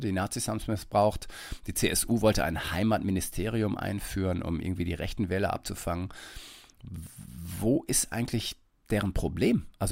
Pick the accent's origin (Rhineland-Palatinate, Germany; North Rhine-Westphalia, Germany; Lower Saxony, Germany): North Rhine-Westphalia, Germany; Detmold; Und ich komme ja aus Ostwestfalen, aus Detmold, aus dem Teutoburger Wald.